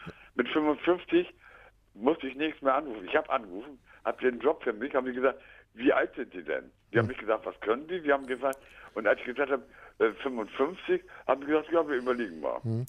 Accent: Hamburg, Germany; now in Bremen, Germany; Schönen Gruß nach Hamburg, ich bin ja Hamburger.

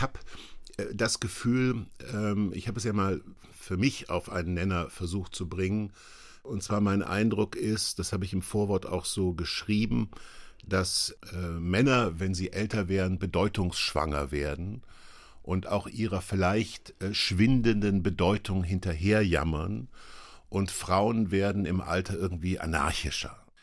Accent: Kassel, Hesse, Germany; in eine Weinstube ein in Kassel, wo ich groß geworden bin.

